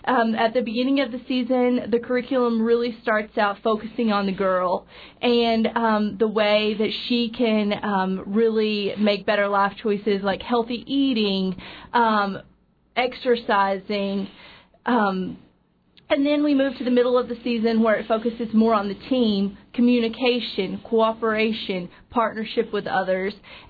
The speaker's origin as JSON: {"language": "English", "region": "Arkansas", "country": "United States", "lives_now": "Juneau, United States", "said": "I'm from Arkansas."}